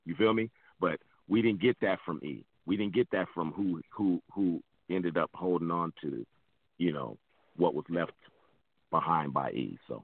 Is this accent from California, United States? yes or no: yes; San Pedro, California, United States; I'm from San Pedro in California in the States. So it's right over the bridge from Long Beach.